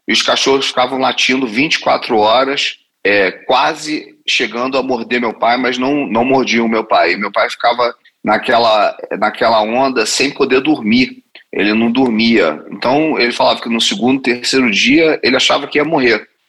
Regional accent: Brazil; e eu nasci no Brasil, fui criado no Brasil, sou brasileiro, mas com sangue palestino.

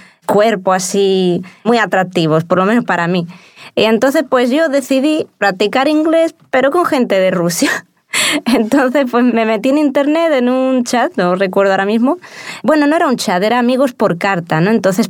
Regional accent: Cádiz, Andalusia, Spain; pues soy de Cádiz y en Cádiz hay regatas cada 4 años porque es una ciudad portuaria.

